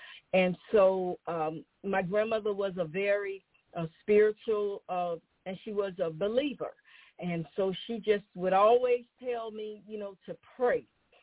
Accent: Hartford, North Carolina, United States; I was born and raised in Hartford, North Carolina

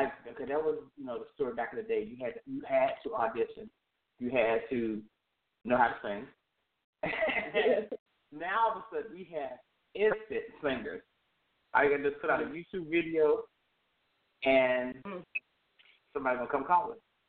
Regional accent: Cincinnati, Ohio, United States; born there; Now, that's what I was born in Cincinnati.

